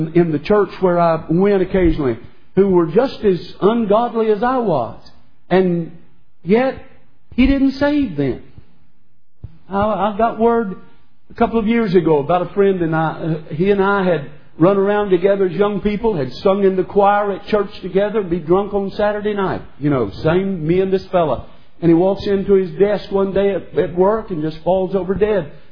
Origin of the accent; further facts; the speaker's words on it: North Carolina, United States; also born or lived in Mississippi; By the way, I came from the South. I mean, North Carolina, Mississippi.